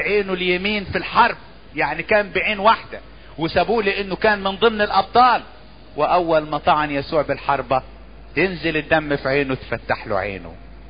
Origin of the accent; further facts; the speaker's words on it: Asyut, Asyut Governorate, Egypt; عندنا في اسيوط